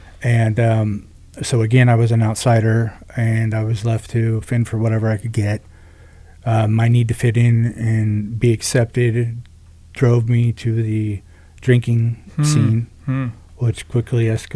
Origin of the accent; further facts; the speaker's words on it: California, United States; And eventually we moved from Southern California when I was around 11 up to Northern Humboldt County.